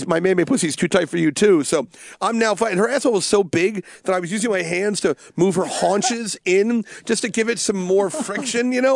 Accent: New Zealand; I'm actually from New Zealand. I'm embarrassed by being from New Zealand.

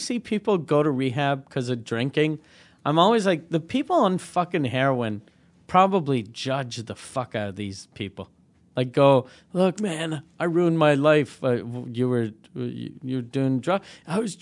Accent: Canada; I'm from Canada.

